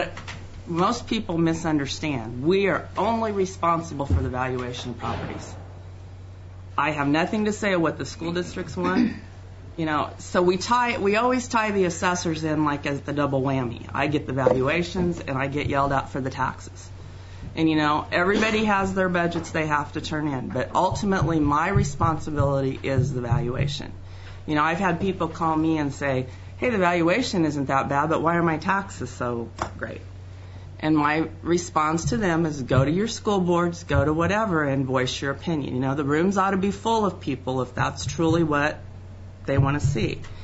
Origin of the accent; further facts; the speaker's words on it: Wymore, Nebraska, United States; Wymore is my hometown.